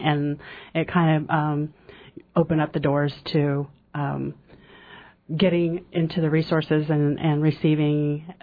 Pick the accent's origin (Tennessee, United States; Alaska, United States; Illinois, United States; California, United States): Alaska, United States; Ketchikan; Well, I was raised in Ketchikan, Alaska